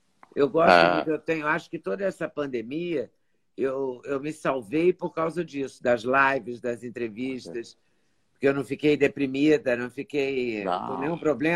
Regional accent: Juiz de Fora, Minas Gerais, Brazil; Sou mineira, de Juiz de Fora.

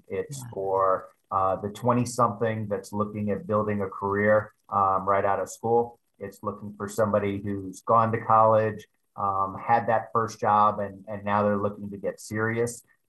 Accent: Clearwater, Florida, United States; also born or lived in Tarpon Springs; But first of all, I am a Pinellas County native, born and raised in Clearwater up to Tarpon Springs, where I went to high school.

